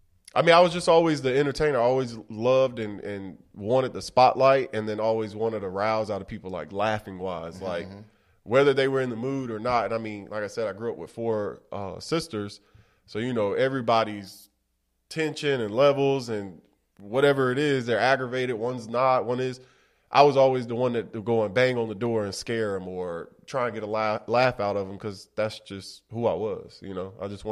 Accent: Waldo, Florida, United States; I grew up in Waldo, Florida.

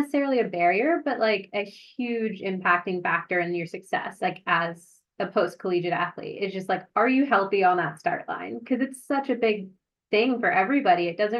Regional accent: New Jersey, United States; Like I'm from New Jersey. I've watched New York so many times in person.

